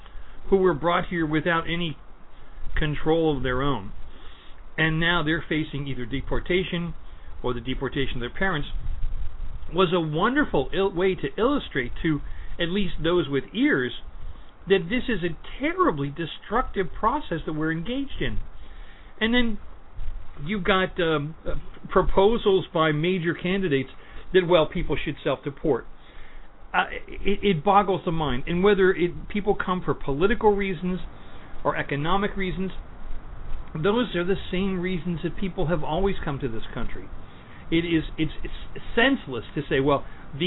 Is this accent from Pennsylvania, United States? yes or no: yes; Pennsylvania, United States; My grandparents came to this country. I grew up in an immigrant community. In the community that I grew up in Pennsylvania, there were Russians and Hungarians and Poles and Russians and Czechs and Slovaks, Italians, Irish.